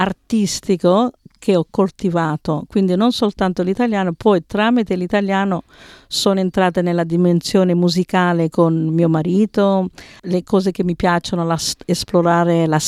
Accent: Oakleigh, Victoria, Australia; Italian is a second language; io ho studiato l'italiano prima di tutto a una scuola quando ero piccola a Oakley, che lo facevo una volta alla settimana, poi nella scuola secondaria di Oakley, poi all'Università di Melbourne

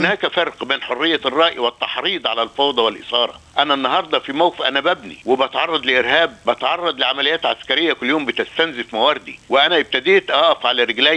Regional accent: Egypt; now in Australia; احنا عندنا في مصر

